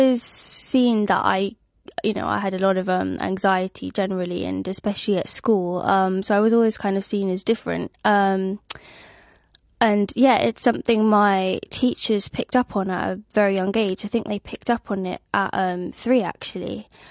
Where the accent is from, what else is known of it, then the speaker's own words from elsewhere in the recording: London, United Kingdom; from London. My songs are genre fluid and most importantly represent my neurodiversity. However, being a British Indian female on the spectrum, I am certainly in the minority and feel extremely underrepresented.